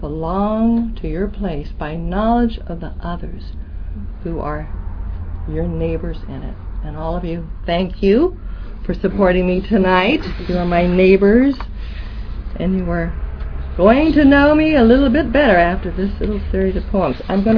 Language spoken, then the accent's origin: English; Sebastopol, California, United States; also born or lived in East Bay / Sacramento / India / Thailand; Now, originally, because I was raised in Sebastopol, as I became a mature adult, I thought, oh my gosh, I was so lucky.